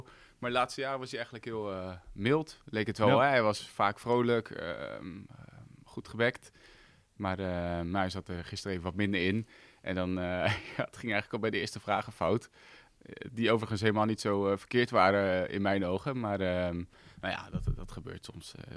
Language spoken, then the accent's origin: Dutch; Netherlands; WK is voor ons lang geleden als Nederlanders